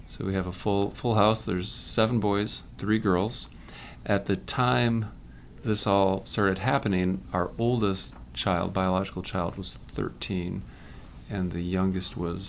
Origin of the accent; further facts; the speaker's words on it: Grand Rapids, Michigan, United States; also born or lived in North Carolina; I grew up in Grand Rapids, Michigan. Didn't grow up in a religious family. We were occasionally Catholic. Left for college at Purdue.